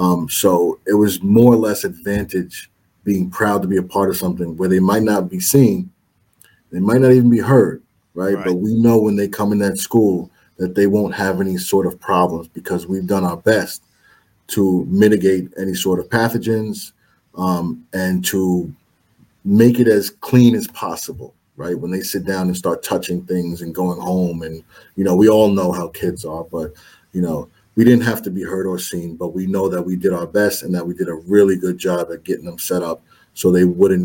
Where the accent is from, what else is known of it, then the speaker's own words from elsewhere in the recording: New York City, New York, United States; Born and raised in New York City, man. It's a gritty town.